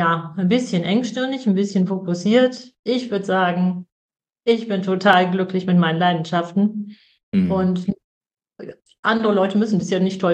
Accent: Northern Germany, Germany; ich komme aus Norddeutschland, das ist ja das Land der Pferde.

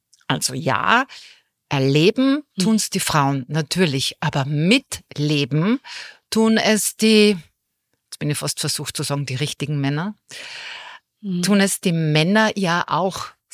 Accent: Austria; bei uns in Österreich

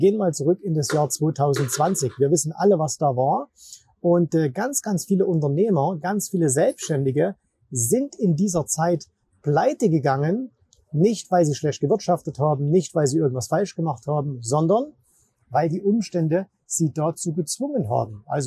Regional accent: Zwickau, Saxony, Germany; born or raised there

